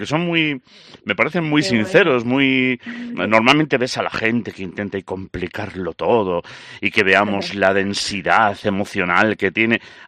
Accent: Galicia, Spain; yo que me miras y parezco así, según me ves, y de este tío es de Pakistán seguro, y soy gallego.

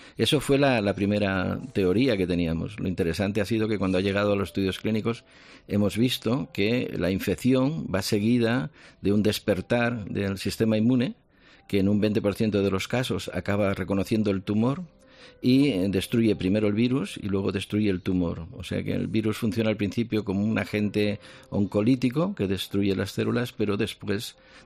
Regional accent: Asturias, Spain; yo soy asturiano

